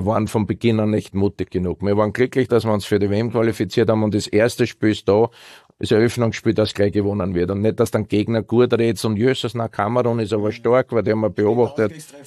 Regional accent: Austria; Ich komme zwar aus Österreich, Land der Berge, Land also, der Seen

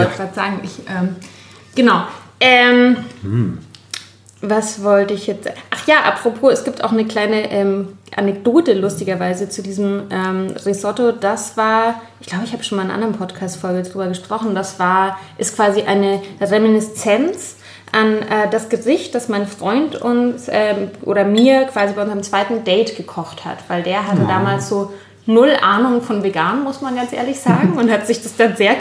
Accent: Germany; bei mir ist es noch viel stärker mit Wien, weil da habe ich halt 5 Jahre gelebt und habe mich immer gesagt, ich werde nie so reden, das ist ja total komisch, wenn ich als Deutsche

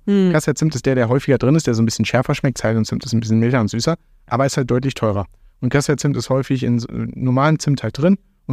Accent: Dortmund, North Rhine-Westphalia, Germany; Ich bin im Dortmunder Norden aufgewachsen.

